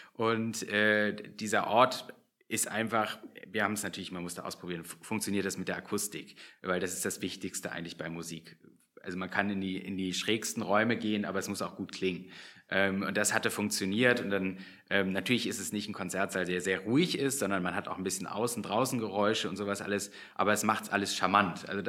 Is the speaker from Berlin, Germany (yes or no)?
no; Hanover, Lower Saxony, Germany; wir sind ja in Hannover groß geworden, sind ja an der Musikhochschule, haben wir studiert.